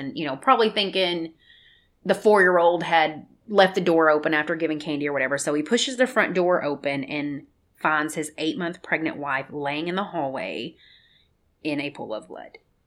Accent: Memphis, Tennessee, United States; You know, I grew up in Memphis, West Memphis

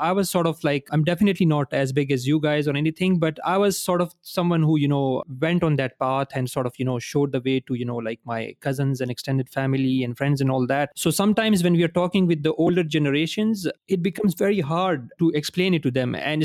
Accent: Pakistan; I mean, I come from Pakistan

